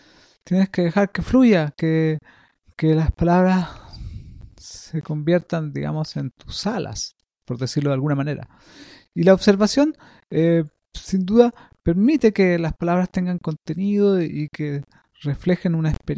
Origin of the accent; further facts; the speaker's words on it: Valparaíso, Chile; Valparaíso es mi ciudad natal. Siempre estoy buscando algún tipo de comunicación con mis coterráneos para poder, bueno, reverdecer mis recuerdos de adolescencia y de infancia que los pasé acá, ¿no?